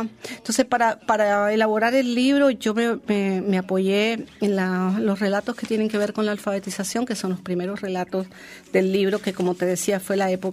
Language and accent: Spanish; Argentina; accent: Argentine; also born or lived in Mexico; now in Nicaragua; yo viví en México 3 años antes de venir a Nicaragua, pero yo todavía hablaba como argentina aún viviendo en México.